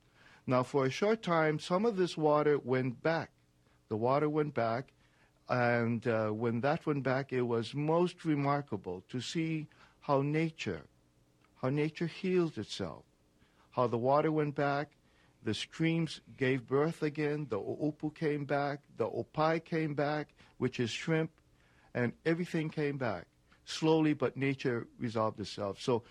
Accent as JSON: {"language": "English", "region": "Hawaii", "country": "United States", "moved": "yes", "said": "And I moved away from Hawaii, like I think about 30% of people from Hawaii presently. We move away because of economics, because we're unable to sustain ourselves"}